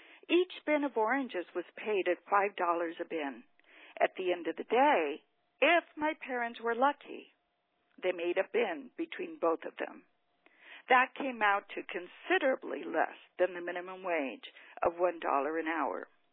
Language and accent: English; Porterville, California, United States; also born or lived in Mission, Texas; I grew up in Porterville, California, in the 1960s. I was a farm worker. We arrived in Porterville from Mission, Texas on March 5, 1961.